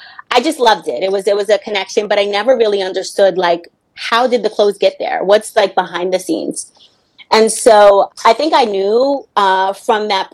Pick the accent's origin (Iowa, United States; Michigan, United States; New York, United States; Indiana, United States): New York, United States; I grew up in New York. So I lived in Westchester, which is the suburbs.